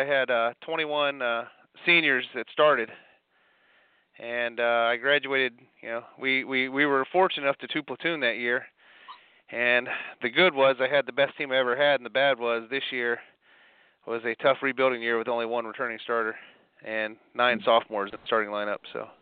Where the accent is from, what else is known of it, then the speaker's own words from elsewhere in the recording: Ohio, United States; I meet a guy that's a National Guardsman from Ohio, my home state